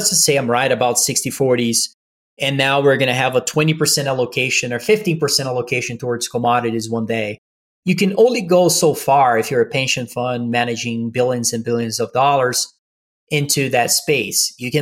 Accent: Brazil; I am from Brazil

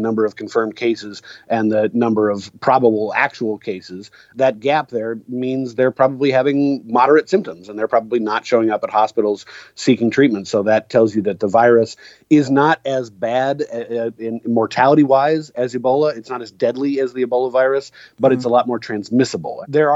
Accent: Seattle, Washington, United States; Give you an example, my hometown of Seattle, there are 337 confirmed cases in Washington State as of yesterday.

